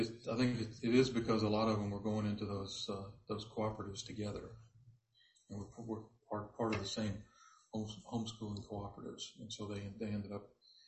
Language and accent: English; Louisiana, United States; I grew up in South Louisiana. That's all there was.